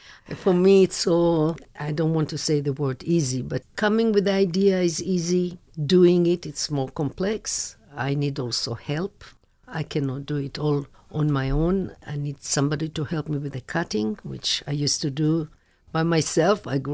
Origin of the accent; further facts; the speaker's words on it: Israel; Growing up in Israel